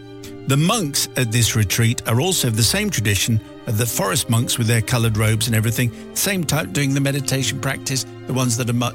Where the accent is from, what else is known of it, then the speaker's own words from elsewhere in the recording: England, United Kingdom; Anyway, I said I'm English and I'm not supposed to be speaking and I don't speak Thai.